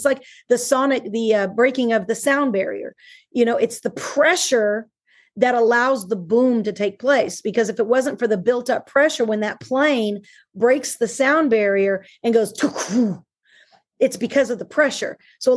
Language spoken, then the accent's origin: English; Dallas, Texas, United States; I'm from South Oak Cliff in Texas. And so that's the hood and probably not the safest place to live.